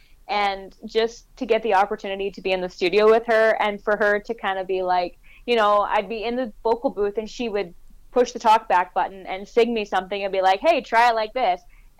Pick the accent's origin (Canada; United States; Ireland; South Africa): Canada; Elkhorn, Manitoba; now I grew up in Elkhorn, so Elkhorn is about 15 minutes from the Saskatchewan border, so the town was divided between Riders fans and Bomber fans galore.